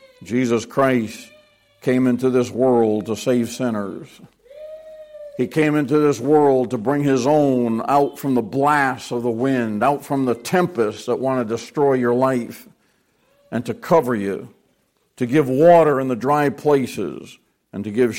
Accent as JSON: {"language": "English", "region": "New England", "country": "United States", "said": "I was from up north. I was from New England."}